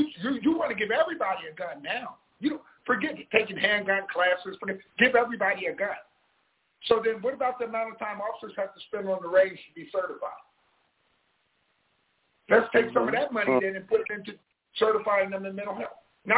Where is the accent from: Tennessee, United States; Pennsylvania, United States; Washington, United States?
Pennsylvania, United States; Harrisburg; I recently posted an article that Harrisburg, Pennsylvania, where my hometown